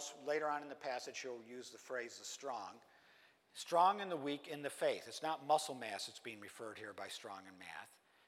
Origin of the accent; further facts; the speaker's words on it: Buffalo, New York, United States; also born or lived in South; I'm from Buffalo, New York, so I'm a Yankee. And when I lived in the South, that was how they defined me.